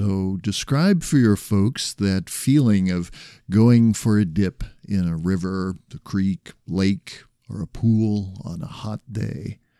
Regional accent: Pennsylvania, United States; And, you know, I grew up in Pennsylvania. We used to go to Niagara Falls

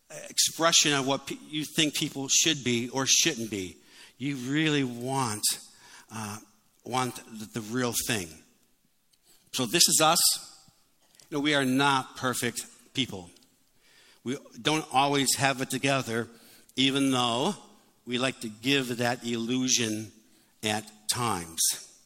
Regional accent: Detroit, Michigan, United States; maybe because I'm from Detroit, the term the big three.

